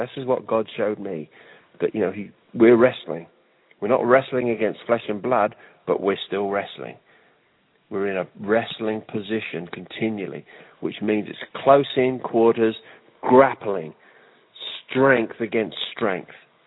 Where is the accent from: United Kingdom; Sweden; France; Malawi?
United Kingdom; moved away as an adult; also born or lived in United States; now in New Zealand; because I moved from my home country of the United Kingdom in 1997 to New Zealand.